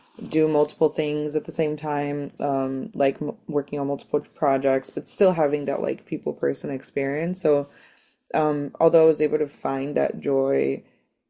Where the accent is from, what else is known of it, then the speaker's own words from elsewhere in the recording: Brazil; English is a second language; now in United States; No, I'm actually from Brazil.